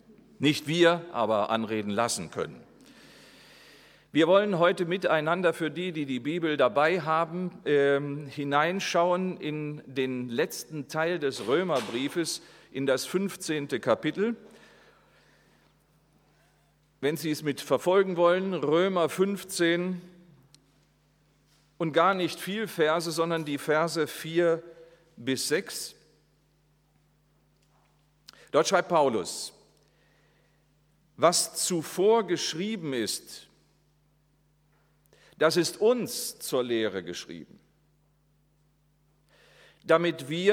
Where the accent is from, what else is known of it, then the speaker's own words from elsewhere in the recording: Bückeburg, Lower Saxony, Germany; Ich bin 50 Jahre alt. Mit meiner Frau komme ich aus demselben Ort, aus dem Bückeburger Land, also aus Bückeburg in der Nähe von Minden oder Hannover